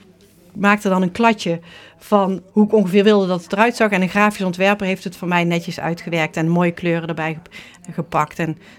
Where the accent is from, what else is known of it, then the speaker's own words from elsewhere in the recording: Eindhoven, North Brabant, Netherlands; Ik ben opgegroeid in Brabant, in Eindhoven. Heel leuk. En daarna ben ik naar Utrecht vertrokken om te studeren.